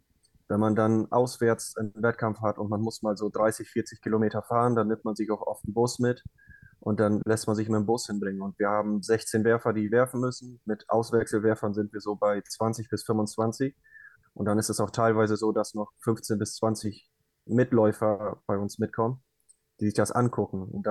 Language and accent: German; Lower Saxony, Germany; So bei uns in Ostfriesland ist es tatsächlich das Klotschießen oder Flüchten. Das ist die ostfriesische Disziplin.